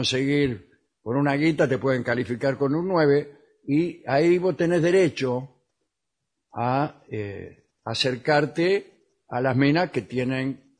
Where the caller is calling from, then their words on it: Llavallol, Buenos Aires Province, Argentina; de Lavallol.